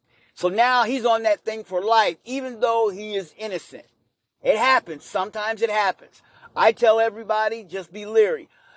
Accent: Kansas City, United States; I love Kansas City Chiefs because I'm from Kansas City.

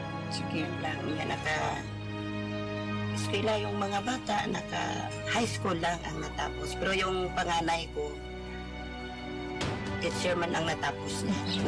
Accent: Caraga, Philippines; taga-Agusan ako kasi mag-Agusan del Sur.

